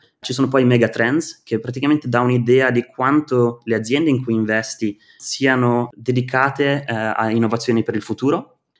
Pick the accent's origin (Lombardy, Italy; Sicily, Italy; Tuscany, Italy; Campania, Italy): Lombardy, Italy; Milan; now in Netherlands; io sono di Milano, ho fatto l'università al Politecnico di Milano in Communication Design